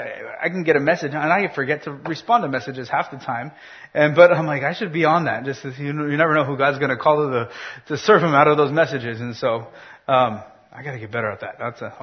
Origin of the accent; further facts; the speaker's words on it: California, United States; One of the things is I grew up in Southern California.